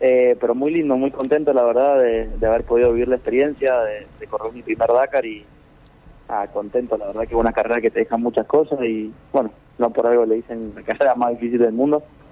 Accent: Mendoza, Argentina; Yo acá vivo, soy de Mendoza ciudad

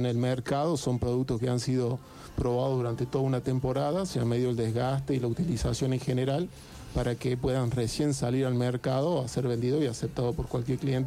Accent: Catamarca, Argentina; No, soy de Catamarca.

